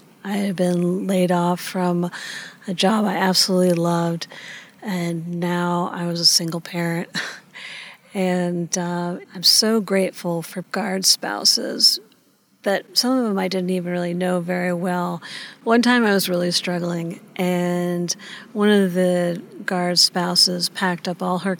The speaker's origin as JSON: {"language": "English", "town": "Montpelier", "region": "Vermont", "country": "United States", "said": "I'm from Montpelier, Vermont."}